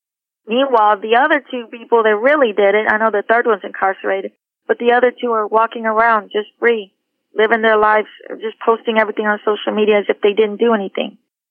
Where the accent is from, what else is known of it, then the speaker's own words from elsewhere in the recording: Houston, Texas, United States; I'm an actor and I grew up in Houston and I, travel all over back and forth to LA nationwide